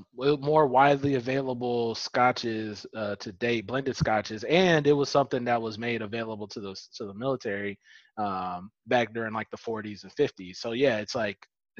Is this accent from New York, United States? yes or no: no; Oklahoma, United States; This is I'm from Oklahoma. You saw what was happening in Oklahoma.